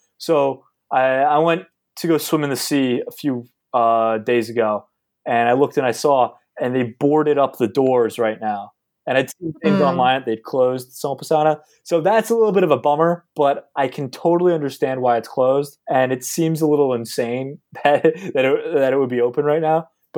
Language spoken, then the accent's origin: English; United States; He's a Canadian, I'm an American.